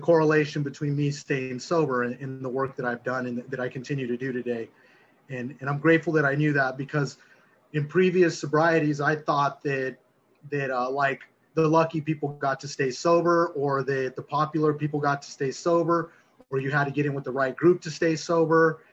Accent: Los Angeles, California, United States; I was born in Los Angeles. My parents were actually born in Los Angeles. And so I've grown up

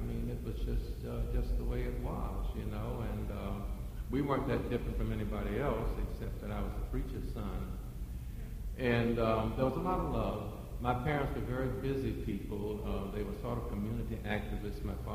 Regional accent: South Carolina, United States; I grew up in a family where there was no drinking, absolutely no drinking. I'm from South Carolina. My father was a Baptist preacher, what we call hard-shell Baptist

